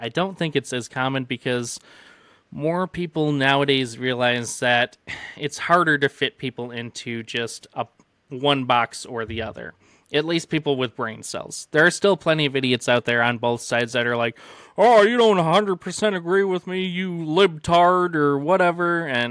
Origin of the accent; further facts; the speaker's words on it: Detroit, Michigan, United States; even just growing up in Detroit, I mean, there's plenty of violence, and there's also plenty of good people